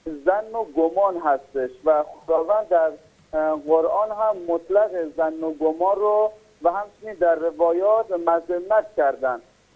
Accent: Lahijan, Gilan, Iran; من از لاهیجانم

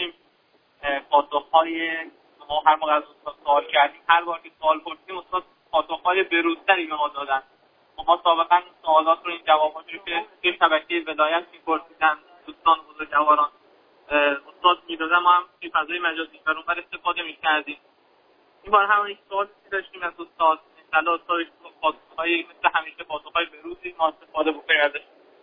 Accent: Khuzestan, Iran; ما خوزستانیم، نمیدونم چرا یه مقدار آنتنا میرن.

